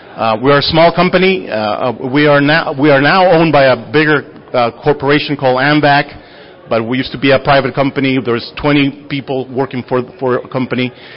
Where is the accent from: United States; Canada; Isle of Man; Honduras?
Honduras; moved away as an adult; I'm originally from Honduras, from Central America.